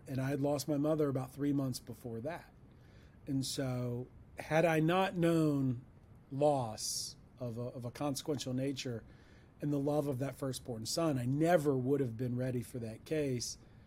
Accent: Monroeville, Alabama, United States; also born or lived in Mobile, United States; I mean, I grew up in Mobile in Monroeville, Alabama

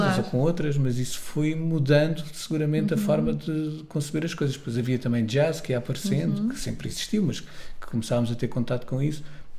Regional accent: Madeira, Portugal; also born or lived in Galicia, Spain; eu cresci, os meus primeiros anos de vida foi em Espanha, nasci na Galiza. E fui para a Madeira com 5 anos.

